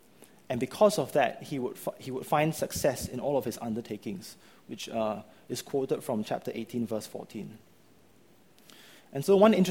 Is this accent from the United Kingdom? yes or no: no; Singapore; We might have internalized this because we are Singaporean, that we live in Singapore.